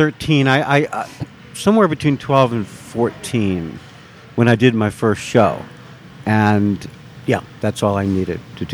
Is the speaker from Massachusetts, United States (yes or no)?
no; New York City, New York, United States; now in Prescott, United States; I've been here since 2002, and I came from New York City, just loaded up the U-Haul and drove here.